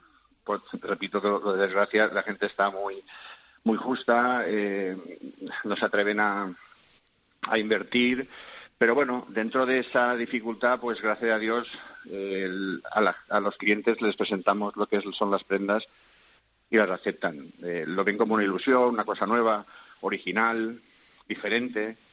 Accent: Alcoy, Valencian Community, Spain; tampoco voy a apoyos en administraciones como en de donde somos nosotros, que somos de Alcoy, y no hay apoyos tampoco

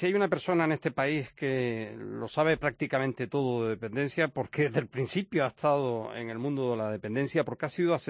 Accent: Canary Islands, Spain; y lo digo también como canario

